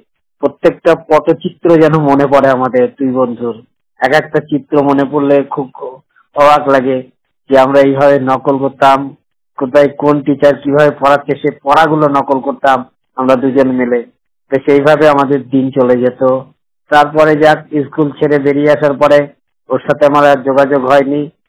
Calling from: Krishnanagar, West Bengal, India; কথা বলছি কৃষ্ণগড় নদিয়া থেকে।

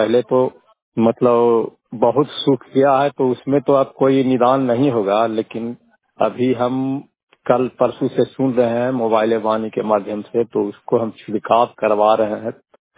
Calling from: Nursarai, Bihar, India; सेवा थाना नूरसाय से बात कर रहा हूँ।

